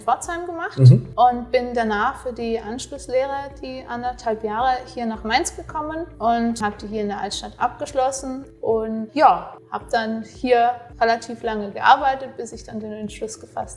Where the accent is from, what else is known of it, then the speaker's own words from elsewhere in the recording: Trentino-Alto Adige, Italy; Bei uns in Südtirol wechselt man erst nach der 8. Klasse aufs Gymnasium.